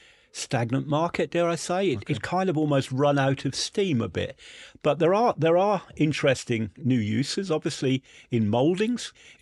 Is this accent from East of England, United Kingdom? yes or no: yes; East of England, United Kingdom; I come from Norfolk, you know, we're well educated, you know.